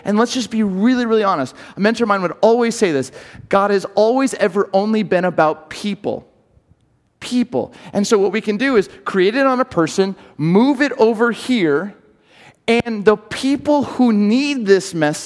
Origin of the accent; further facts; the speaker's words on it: Camarillo, California, United States; different from Camarillo, which was my hometown, 63,000. It's perfect air.